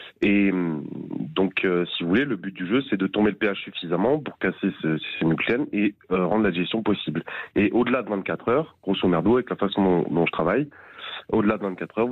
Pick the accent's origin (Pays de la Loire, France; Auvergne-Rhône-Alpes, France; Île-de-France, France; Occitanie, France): Occitanie, France; Perpignan; Donc, j'ai quitté Perpignan pour aller à Montpellier à l'université.